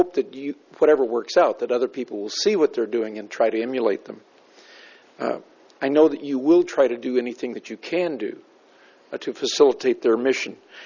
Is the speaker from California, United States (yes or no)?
yes; Nipomo, California, United States; I'm from Napomo, and I'm speaking as a private individual in this matter.